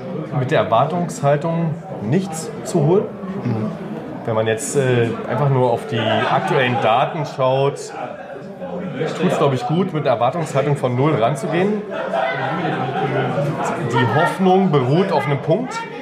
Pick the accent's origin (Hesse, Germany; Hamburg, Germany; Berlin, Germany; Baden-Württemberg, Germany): Berlin, Germany; Aus Berlin-Pankow, Wilhelmsruhe, um genau zu sein.